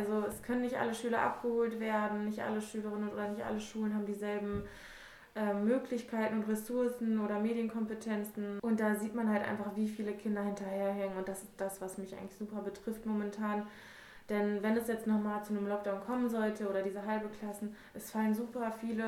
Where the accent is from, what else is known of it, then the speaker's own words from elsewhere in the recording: Hannover, Lower Saxony, Germany; ich bin 28 und Lehrerin an einer IGS in Hannover. Genau, ich komme ursprünglich aus der Nordstadt, ich war auch hier selber auf einer IGS